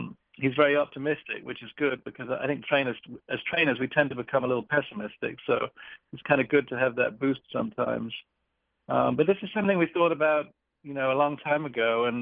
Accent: East of England, United Kingdom; I grew up in England, about 6 miles from Newmarket, which is kind of the horse capital of England, if you like, very much the Lexington, Kentucky, if you like, of England.

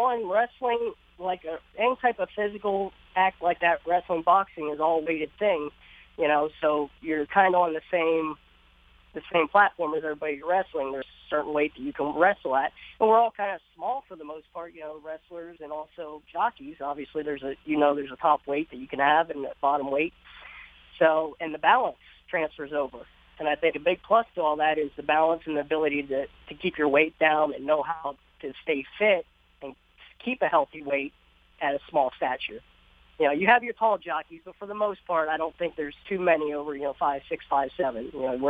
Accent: Bellefonte, Pennsylvania, United States; I grew up near Bellefonte area, which is only about an hour and a half from Penn National.

